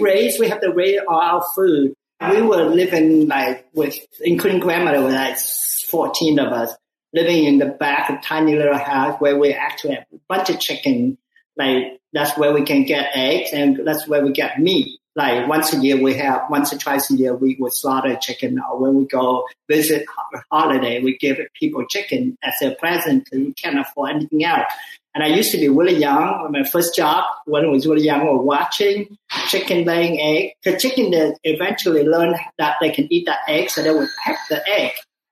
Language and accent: English; Ho Chi Minh City, Vietnam; I live in Saigon, like little China. I'm Chinese, but I'm from Vietnam. We were this little Chinatown of Vietnam.